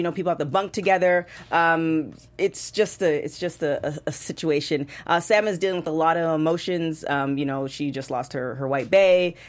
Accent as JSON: {"language": "English", "country": "Canada", "said": "So I'm from Canada."}